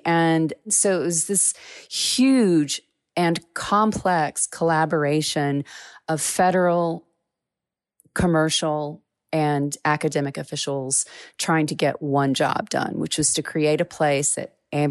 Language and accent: English; Mississippi, United States; is in Vicksburg, Mississippi, my home state